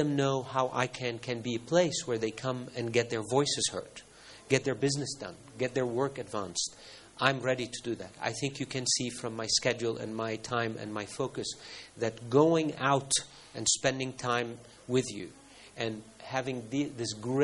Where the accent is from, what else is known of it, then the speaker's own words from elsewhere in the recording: Egypt; I come from Egypt, so I know what a desert is.